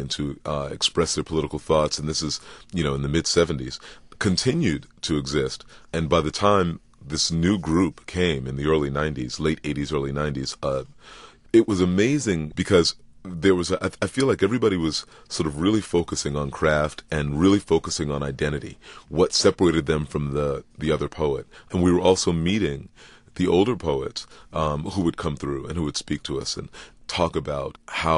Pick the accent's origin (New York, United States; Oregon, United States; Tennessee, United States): New York, United States; New York City; I mean, I was born in Harlem, but grew up in New York City foster care because my mother was paranoid, schizophrenic, institutionalized all of my life.